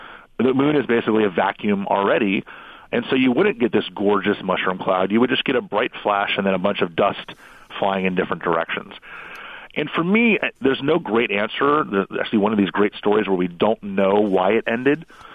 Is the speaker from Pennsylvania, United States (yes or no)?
no; Miami, Florida, United States; I'm from Miami. I've lived through 12 hurricanes in Miami.